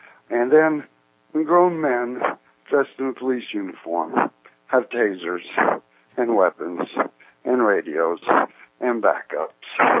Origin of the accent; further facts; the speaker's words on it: Georgia, United States; also born or lived in Mississippi / Florida; But I grew up in the South, in South Georgia. In the last 7 years, I've spent 4 years in South Mississippi after Katrina. And I just got back from 2 years in Florida.